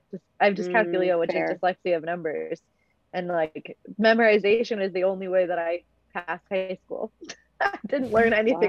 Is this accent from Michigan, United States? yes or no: yes; Michigan, United States; growing up in Michigan, I was like, high schools don't look like that.